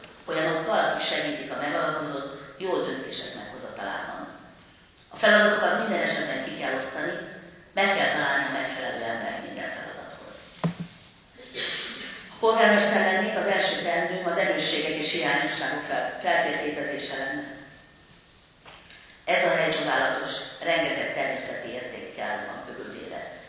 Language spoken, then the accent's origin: Hungarian; Szeged, Csongrád-Csanád, Hungary; born there; now in Hódmezővásárhely, Hungary; Szegeden születtem, de a gyökereim Békés megyeiek, édesanyám Békés csabai, édesapám pedig mezőbeli elszármazott. Tanulmányaimat Szegeden, Baján és Debrecenben végeztem, főiskolán és egyetemen, Vásárhelyre mentem férjhez